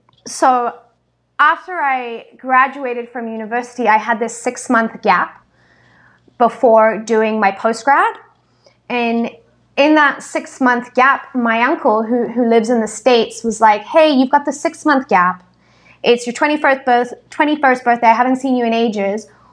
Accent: Cape Town, Western Cape, South Africa; So I come from Cape Town, which right. is an amazing city

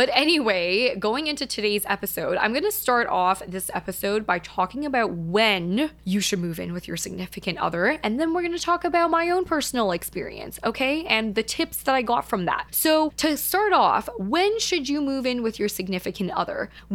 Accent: Vancouver, British Columbia, Canada; now in Toronto, Canada; I grew up in Vancouver and my entire family, actually, that's a lie, just my parents and my brother, are in Vancouver, and I am the only person in Toronto

